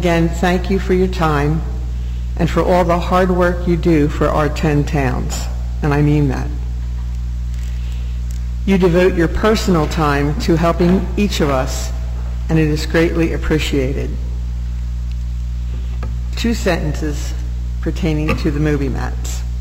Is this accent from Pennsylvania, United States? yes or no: yes; Philadelphia, Pennsylvania, United States; And even though I was born and raised in Philly, I always felt Strathmere was my real home.